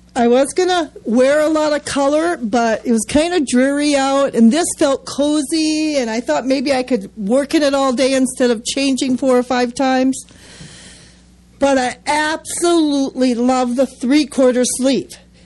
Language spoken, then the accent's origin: English; Minnesota, United States; just to look like I'm maybe not from Minnesota and I'm kind of looking like summer.